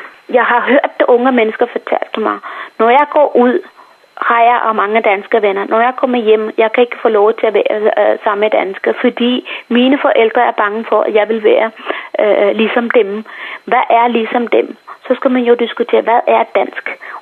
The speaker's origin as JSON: {"language": "Danish", "country": "Sri Lanka", "second_language": "Danish", "moved": "yes", "lives_now": "Denmark", "said": "Jeg synes, at det var mange gode værdier, som jeg kommer med fra Sri Lanka."}